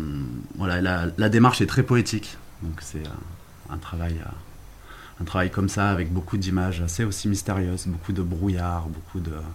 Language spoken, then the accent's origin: French; Villeneuve, France; Moi, j'ai grandi par ici, à Villeneuve.